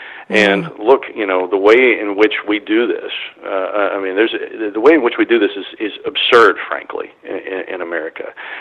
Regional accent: New Albany, Indiana, United States; And it goes from my hometown of New Albany, Indiana, all the way up to South Indianapolis.

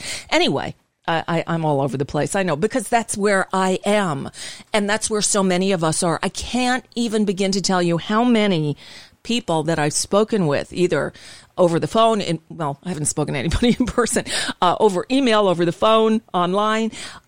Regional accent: Florida, United States; also born or lived in California; I grew up here in South Florida, but in 2000, I wasn't living here. I was living in California, still doing radio out there

